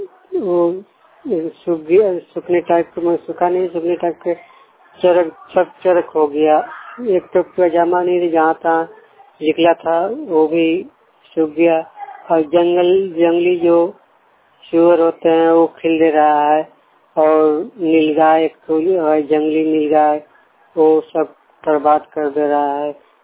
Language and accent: Hindi; Jharkhand, India; झारखंड के रहने वाला हूँ।